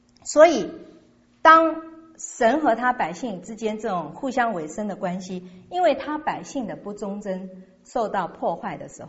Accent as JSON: {"language": "Chinese", "country": "China", "said": "言教不如身教，这也是我们中国人的话。"}